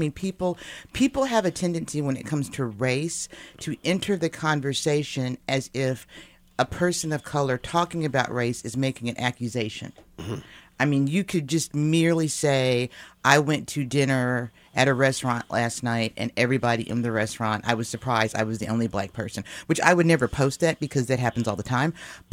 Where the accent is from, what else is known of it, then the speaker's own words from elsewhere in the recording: Kansas City, Kansas, United States; I mean, I grew up in Kansas City, Kansas, working class family, but then they sent me off to private, predominantly white schools in Kansas City, Missouri.